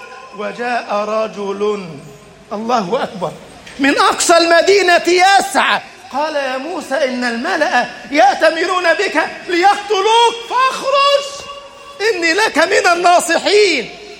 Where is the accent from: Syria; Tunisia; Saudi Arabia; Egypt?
Egypt; اللهم اجعل بلدنا مصر أمنا أمانا، سخاء رخاء